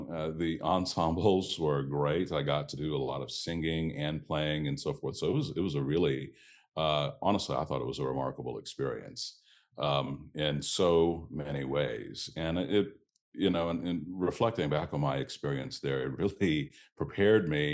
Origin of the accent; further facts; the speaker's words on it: Virginia, United States; I'm from Virginia originally. I wanted to go to King's Dominion, which was the somewhat local theme park